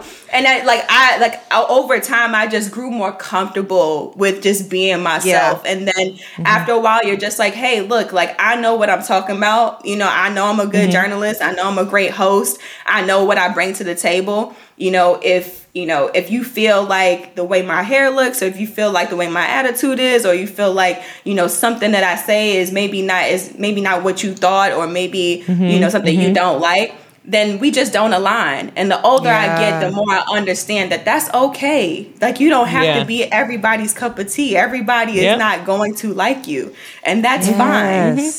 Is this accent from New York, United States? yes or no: yes; Brooklyn, New York, United States; I'm from Brooklyn and I'm really from around the way. Like I'm from Flatbush